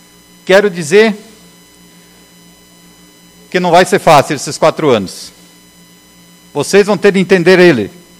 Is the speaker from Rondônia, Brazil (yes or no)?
no; Engenho Velho, Rio Grande do Sul, Brazil; Eu nasci e me criei aqui em Engenho Velho.